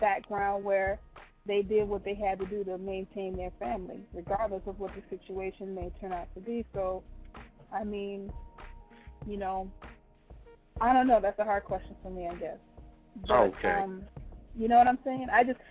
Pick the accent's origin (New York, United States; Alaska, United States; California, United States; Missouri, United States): New York, United States; Well, I'm from New York, but my family is from Natchez.